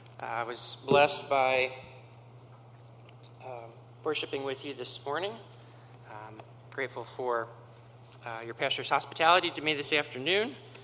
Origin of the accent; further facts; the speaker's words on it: Lancaster, Pennsylvania, United States; I am from Lancaster, Pennsylvania, so I traveled from south to the south end of Pennsylvania.